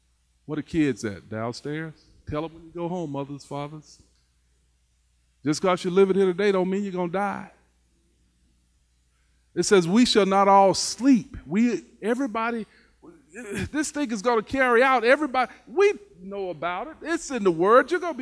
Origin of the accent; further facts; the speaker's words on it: Arkansas, United States; When I was a child, growing up in Southeast Arkansas in 1960, 65, 66, 67, 68, 69, 70. Interesting place, I'm going to tell you, it was probably not the best place in the world.